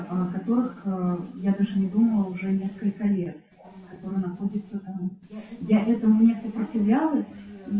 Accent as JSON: {"language": "Russian", "country": "Ukraine", "said": "Я сама из Украины, и все мои родные там сейчас."}